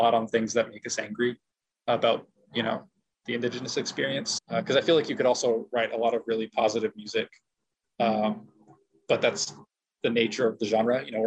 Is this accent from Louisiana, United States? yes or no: no; Akutan, Alaska, United States; I'm from Akutan, which is a village in the Aleutians on Akutan Island. That's where I grew up most of my childhood, so that's where, you know, that's home for me.